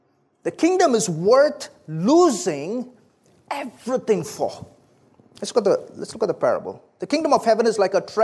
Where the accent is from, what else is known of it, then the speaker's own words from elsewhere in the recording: South India, India; accent: southern Indian; I'm not from around here. So my accent is a little different, right? Believe it or not, it is actually a southern accent. It is from the southern part of India.